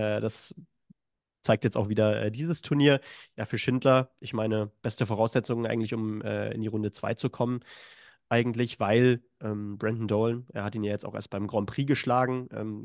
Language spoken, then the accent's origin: German; Germany; Als Deutscher sagt man das, glaube ich